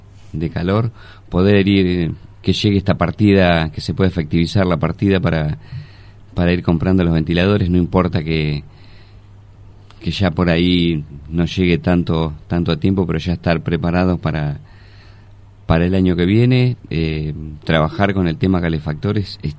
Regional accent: Argentina; hemos tenido nosotros como argentinos

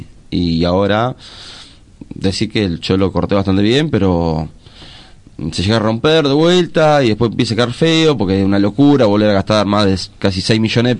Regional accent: Argentina; O sea, yo soy argentino, juré lealtad a mi bandera

